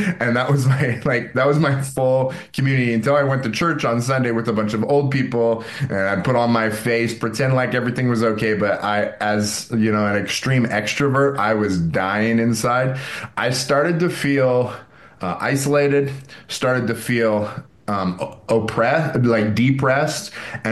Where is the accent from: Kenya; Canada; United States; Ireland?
Canada; Alberta; I grew up in Alberta. My parents live in a small town called, well, outside of the town called Warburg. It's in the bush. It's about an hour outside of Edmonton. And so that's my stomping grounds, around Edmonton, outside, in the country.